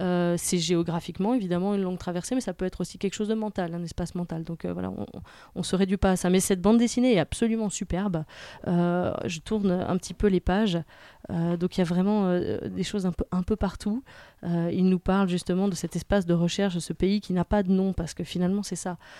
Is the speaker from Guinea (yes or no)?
no; France; now in Geneva, Switzerland; Je vis à Genève, j'ai mis mon ancre ici, mais je suis française au départ.